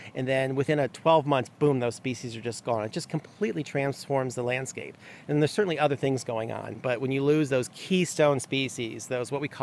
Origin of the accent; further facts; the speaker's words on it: Florida, United States; I grew up in South Florida, and in the 70s and early 80s, you could snorkel over a coral reef